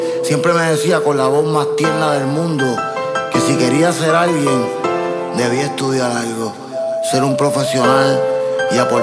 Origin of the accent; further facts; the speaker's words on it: Puerto Rico; Crecí en Maunao, un pueblo costero en una isla del Caribe. En la calle 4 del barrio Calimano crecí